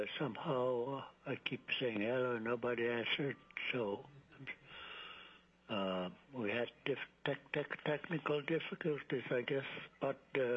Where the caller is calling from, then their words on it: Kwethluk, Alaska, United States; I am calling from Guisluk, near Bethel.